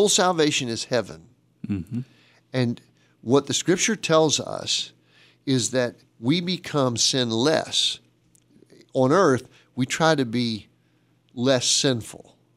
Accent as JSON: {"language": "English", "region": "Massachusetts", "country": "United States", "tie": "born or raised there", "said": "But I was raised in Massachusetts, and we made snowmen."}